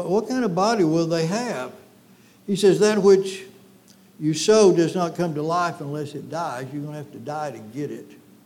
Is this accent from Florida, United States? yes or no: yes; Florida, United States; I grew up some in Florida, and you used to be able to eat a rattlesnake.